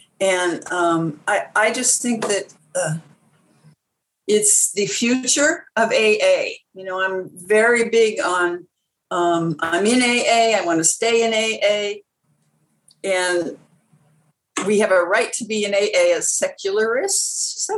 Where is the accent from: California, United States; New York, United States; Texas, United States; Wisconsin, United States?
California, United States; Santa Monica; And I'm from Santa Monica.